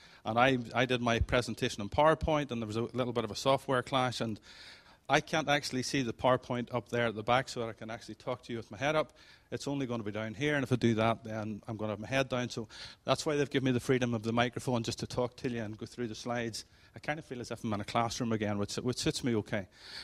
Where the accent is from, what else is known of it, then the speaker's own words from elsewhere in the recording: Aberdeen, Scotland, United Kingdom; now in Ireland; I was born in Aberdeen in Scotland, so I'm actually Scottish and not Irish, but I sort of like to sort of adopt myself as being an Irishman. I've lived there for 41 years